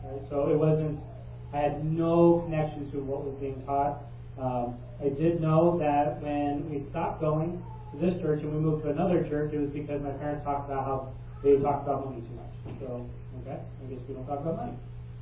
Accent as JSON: {"language": "English", "region": "Arizona", "country": "United States", "tie": "born there", "said": "So just to give you guys an idea, I was born in Arizona."}